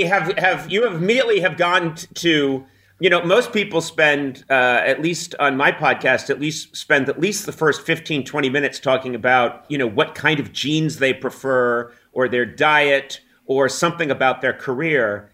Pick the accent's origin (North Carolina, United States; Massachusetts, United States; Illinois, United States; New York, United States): Massachusetts, United States; I grew up just outside Boston, and I grew up visiting my grandparents in Worcester